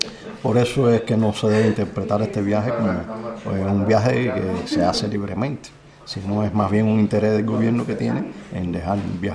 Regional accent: Cuba; quisiera que esta libertad existiera en mi país, que vive bajo una dictadura totalitaria hace más de 57 años.

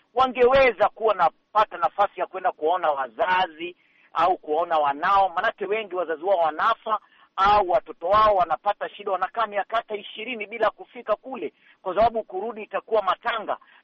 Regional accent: Kenya; moved away; wale wanatujua sisi tunatoka Kenya, maanake huwa tunajigamba. Hatujifichi nyumbani, east west, nyumbani ni Kenya.

